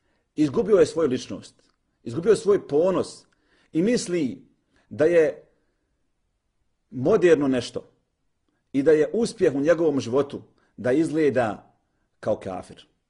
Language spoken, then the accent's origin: Bosnian; Bosnia & Herzegovina; Mi smo Bosanci i tim se ponosimo. Živimo u Europi